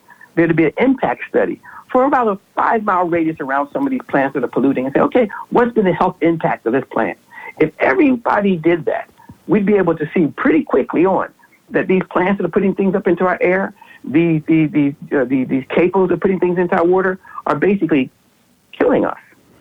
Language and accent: English; Philadelphia, Pennsylvania, United States; My hometown of Philadelphia, when I go back there, it's rampant.